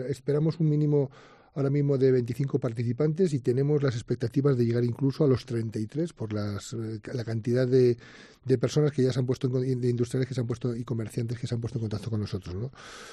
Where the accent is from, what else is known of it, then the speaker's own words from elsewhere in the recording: Segovia, Castile and León, Spain; Pues sin ninguna duda, para los que somos de Segovia y hemos conocido desde pequeños